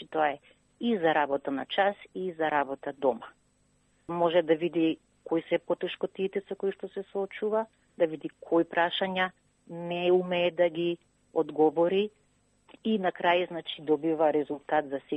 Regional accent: Skopje, Skopje Statistical Region, North Macedonia; moved away as an adult; now in Australia; Во Австралија сум веќе 3,5 години. До пред 3,5 години живе во Македонија, родена сум во Скопје.

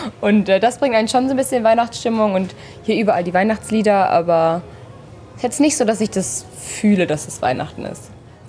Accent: Düsseldorf, North Rhine-Westphalia, Germany; now in Melbourne, Australia; ich bin 22 Jahre alt und eigentlich komme ich aus Düsseldorf.

